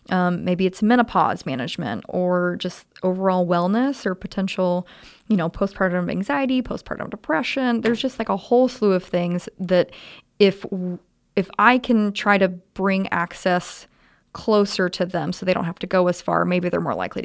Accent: Maryville, United States; I mean, I was born in the Maryville Hospital, and I was raised K through 12. I went to the Maryville school system

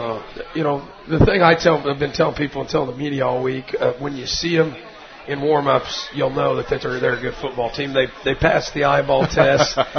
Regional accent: Maryville, United States; I grew up in Maryville, lived in Maryville my whole life.

